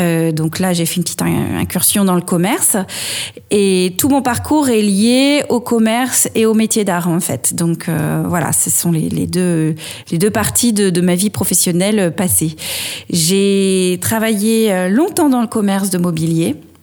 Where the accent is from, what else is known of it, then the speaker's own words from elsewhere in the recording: Châtelaillon-Plage, Nouvelle-Aquitaine, France; moved away as an adult; Donc je suis née à La Rochelle, à côté de La Rochelle, à Châtelaillon-Plage. J'ai eu la chance de grandir au bord de la mer, d'être bercée par le bruit des vagues pendant toute mon enfance. Et je suis ensuite montée à Paris pour faire mes études.